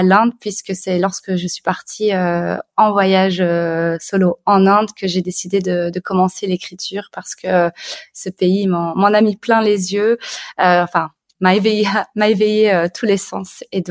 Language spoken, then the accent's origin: French; Belgium; je viens de Belgique, j'habite à Bruxelles.